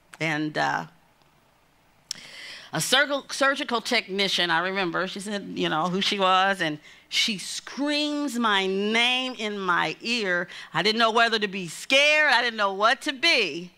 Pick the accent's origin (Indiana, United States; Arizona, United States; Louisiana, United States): Indiana, United States; Evansville; a pastor friend from my hometown, which is Evansville, Indiana.